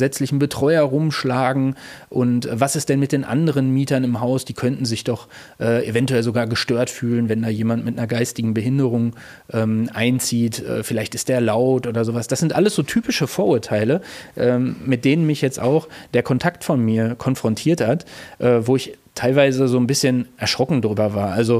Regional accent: Hagen, North Rhine-Westphalia, Germany; wir kommen ja hier aus Hagen und hier bei uns in Nordrhein-Westfalen

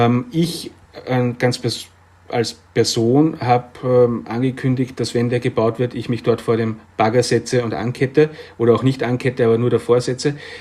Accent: Vienna, Austria; Und ich empfinde Wien als meine Heimatstadt

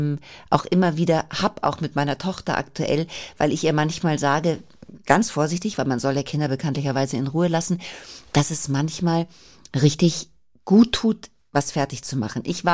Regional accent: Neuried, Germany; Bei uns zu Hause in Neuried.

